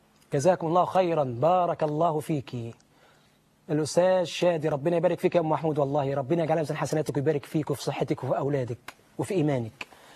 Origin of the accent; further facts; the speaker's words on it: Egypt; أنا مواطن مصري، حتى لما كنتش مسلم، مواطن، مجرد مواطن. فأنا عشان كده أنا قلتها، لن أترك بلدي،